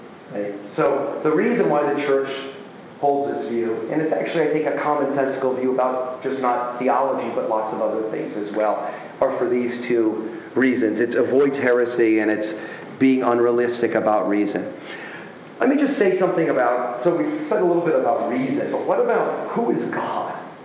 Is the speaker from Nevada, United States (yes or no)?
yes; Las Vegas, Nevada, United States; My first job was at UNLV. So I got hired at my hometown, which was great.